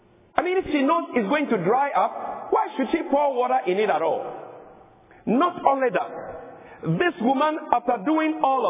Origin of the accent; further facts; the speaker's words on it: Ghana; moved away; I come from Ghana originally. It used to be called the Gold Coast.